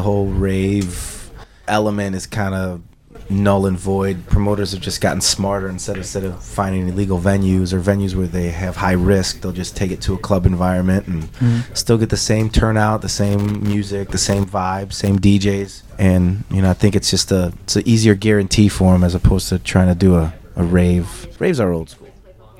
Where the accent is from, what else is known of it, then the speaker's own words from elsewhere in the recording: Chicago, Illinois, United States; We're from Chicago, all born and raised, I think, right, everyone?